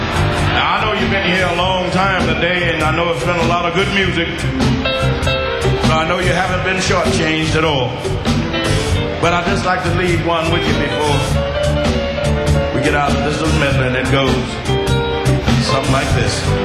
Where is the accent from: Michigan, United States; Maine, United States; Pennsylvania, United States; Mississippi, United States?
Mississippi, United States; Some of you know I'm from Mississippi. But some of you may not know that I was born in the Delta part of Mississippi. We didn't even have electric lights where I was brought up at.